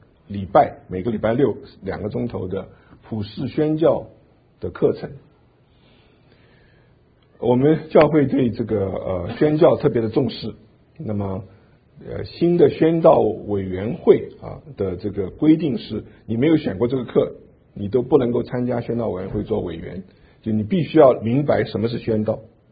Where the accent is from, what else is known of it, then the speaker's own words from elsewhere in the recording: Taiwan; also born or lived in China; now in United States; 我生在大陆，长在台湾，在美国生活这么多年